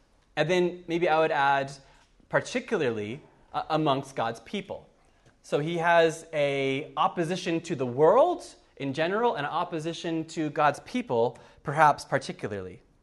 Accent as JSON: {"language": "English", "country": "United States", "tie": "born or raised there", "moved": "as an adult", "lives_now": "Cork, Ireland", "said": "as you can guess from my accent, I'm not from Cork. I grew up for the first 19 years of my life in the U.S."}